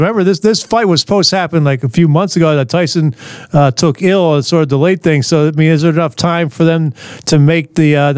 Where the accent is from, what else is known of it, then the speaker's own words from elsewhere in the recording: Philadelphia, Pennsylvania, United States; He was also from my hometown of Philadelphia.